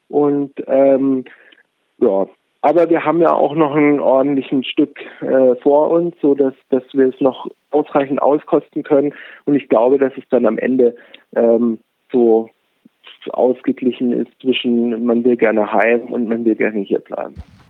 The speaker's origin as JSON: {"language": "German", "town": "Munich", "region": "Bavaria", "country": "Germany", "said": "Also ich komme aus München und da ist mir keine Kaiserpinguinkolonie bekannt."}